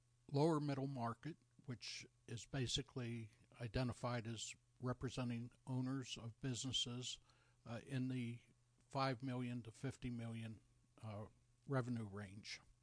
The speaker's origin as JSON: {"language": "English", "town": "Pittsburgh", "region": "Pennsylvania", "country": "United States", "tie": "born or raised there", "said": "I was going to mention I was born and raised in Pittsburgh. I'm a Steelers fan."}